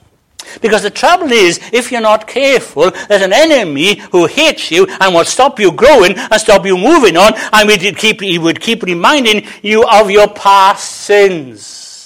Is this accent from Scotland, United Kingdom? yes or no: no; Wales, United Kingdom; I'm actually Welsh. And I love being Welsh.